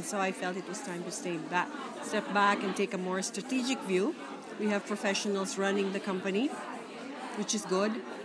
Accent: Philippines; The Philippines.

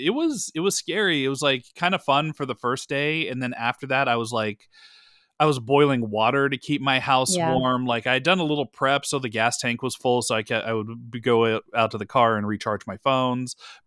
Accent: California, United States; moved away; So, but yeah, I grew up in California, then moved to Texas.

